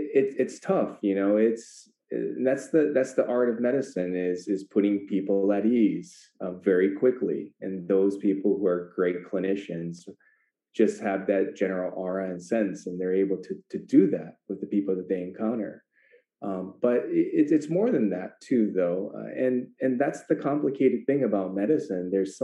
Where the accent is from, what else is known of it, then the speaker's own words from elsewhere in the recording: Hawaii, United States; So I think, yeah, I'm from Hawaii